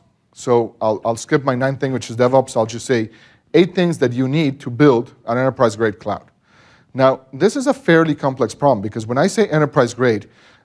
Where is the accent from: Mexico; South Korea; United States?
Mexico; I already mentioned I'm from Mexico, so I have no concept of time